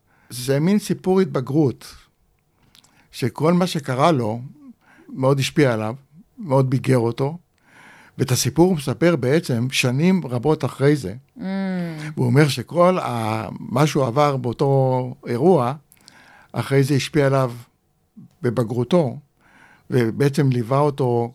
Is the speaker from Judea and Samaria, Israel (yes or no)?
no; Rishpon, Central District, Israel; also born or lived in Shefayim; נולדתי בקיבוץ שפעים. ואחרי הפילוג הגדול, בשנת 50, ההורים עזבו את הקיבוץ ועברו לרשפון המושב.